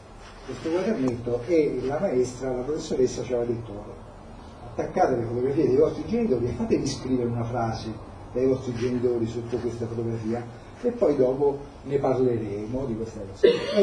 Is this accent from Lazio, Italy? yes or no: yes; Rome, Lazio, Italy; Sono romano. Penso che non si fosse capito, sono romano.